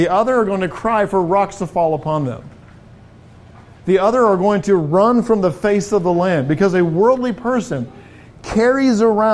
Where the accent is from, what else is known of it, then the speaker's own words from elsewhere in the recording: England, United Kingdom; now in United States; I grew up in England under Maggie Thatcher.